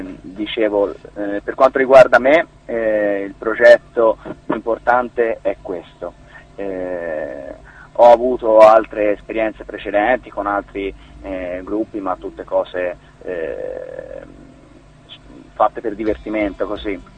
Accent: Viareggio, Tuscany, Italy; Siamo di Viareggio, Camaiore, Viareggio. Insomma, Versilia, dai.

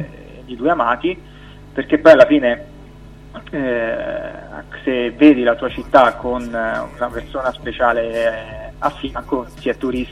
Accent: Rome, Lazio, Italy; Però in realtà sono romani come me, quindi ci siamo trovati subito, essendo entrambi della capitale.

